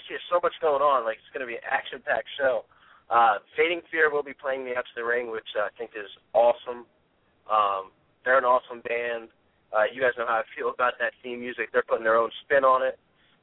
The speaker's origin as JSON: {"language": "English", "region": "Delaware", "country": "United States", "tie": "born or raised there", "said": "Like, I grew up in Delaware. So, you know, ECWA was the thing."}